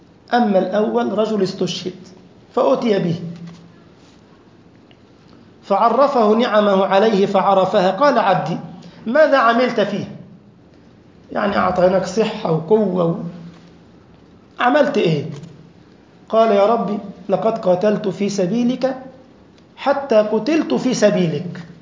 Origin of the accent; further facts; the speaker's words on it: Egypt; now in Germany; ده أنا أذكر في لما جئنا حديثا ألمانيا، إخوة مصريين ما يعرفون ورش، عندنا في مصر ما يعرف قراءة ورش حفص